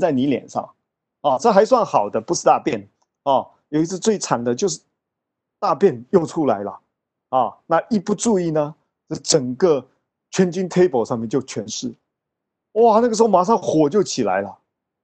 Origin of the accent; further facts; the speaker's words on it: China; 我们中国人的传统有这样的六个字